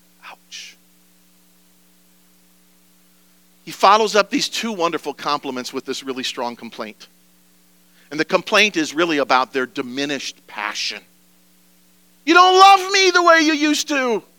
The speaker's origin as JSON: {"language": "English", "region": "Wisconsin", "country": "United States", "tie": "born or raised there", "said": "I remember when I gave my life to Jesus. on the shore of Lake Wazeecha outside my hometown."}